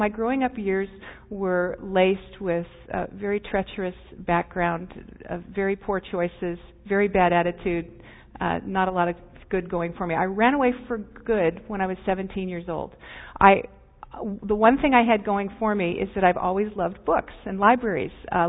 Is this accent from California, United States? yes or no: yes; Riverside, California, United States; I grew up in Riverside.